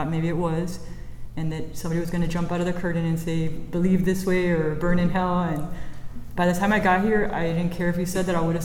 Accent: Miami, Florida, United States; moved away as an adult; In September, I moved here from Miami. I lived in Miami for 40 years, so I've never been away from my hometown.

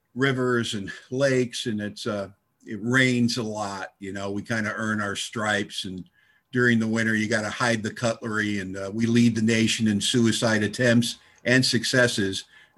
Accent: Bellingham, Washington, United States; from Bloomingham, Washington, and I'm an alcoholic.

